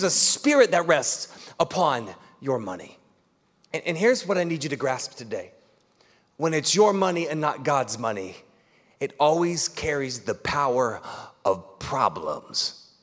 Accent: Piqua, Ohio, United States; When you drive into a city in my hometown in Piqua, Ohio, which I'm deeply grateful for

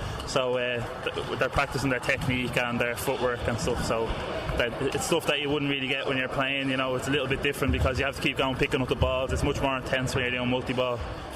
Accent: Dublin, Leinster, Ireland; I'm from Glasnevin, so I'm here today helping out John coaching the junior Irish table tennis team.

